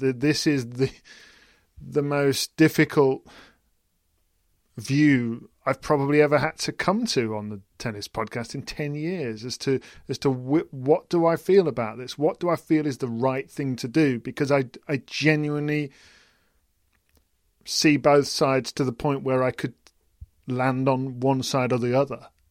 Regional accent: United Kingdom; So I thought, as a British person, maybe I've got more people from Britain following me.

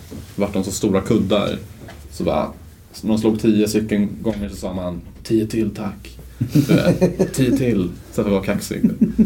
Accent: Tunisia; now in Sweden; Jag växte upp det alldeles i Tunisien.

